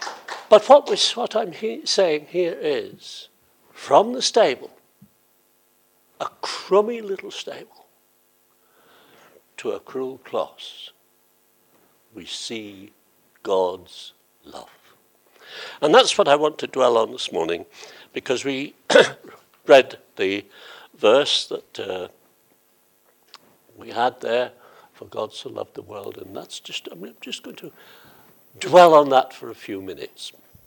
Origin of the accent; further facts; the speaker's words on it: Wales, United Kingdom; that was only after the rugby yesterday as a Welshman.